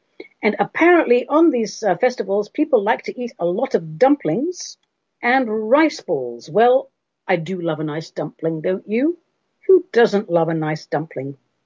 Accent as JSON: {"language": "English", "region": "England", "country": "United Kingdom", "tie": "born or raised there", "said": "When I was a kid growing up in England, I always used to envy those pictures of the Australians having Christmas pudding on the beach in their bikinis."}